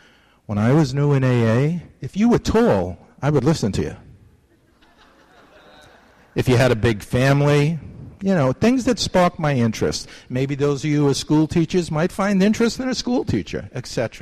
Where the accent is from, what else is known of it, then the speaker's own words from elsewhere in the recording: South Bronx, New York, United States; I grew up in the South Bronx.